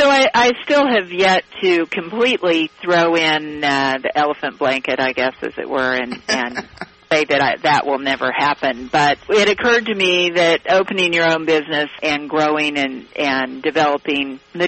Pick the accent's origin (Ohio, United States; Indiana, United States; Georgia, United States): Indiana, United States; Lafayette; Well, I grew up in Lafayette, which is just about...